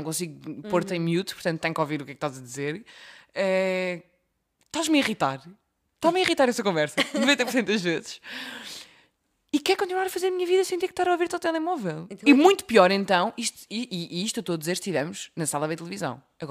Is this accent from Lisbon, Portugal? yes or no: yes; Lisbon, Portugal; Eu disse, ah, sim, sim, sou de Lisboa, não sei o quê.